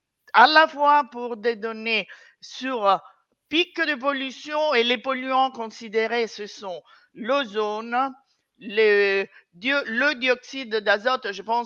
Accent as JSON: {"language": "French", "town": "Rome", "region": "Lazio", "country": "Italy", "tie": "born there", "second_language": "French", "said": "Moi, je suis italienne, je suis née à Rome."}